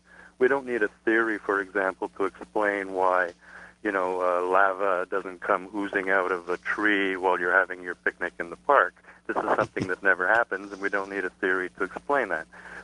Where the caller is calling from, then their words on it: Montreal, Quebec, Canada; I'm calling from Montreal.